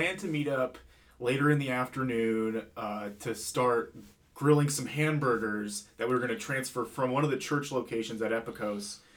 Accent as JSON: {"language": "English", "town": "Albuquerque", "region": "New Mexico", "country": "United States", "said": "I'm from Albuquerque, New Mexico. I'm 21 years old"}